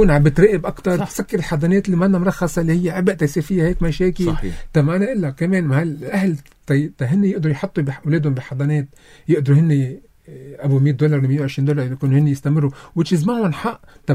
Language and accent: Arabic; Lebanon; عندنا بلبنان